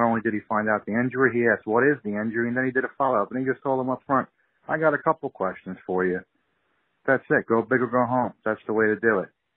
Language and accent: English; New York, United States; now in Delaware, United States; calling again, actually from Delaware. I grew up in New York as a Broncos fan